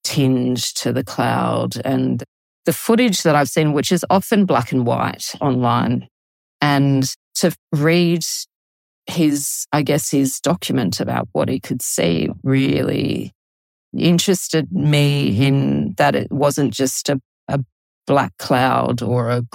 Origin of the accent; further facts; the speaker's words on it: Adelaide, South Australia, Australia; Adelaide, which is my hometown in South Australia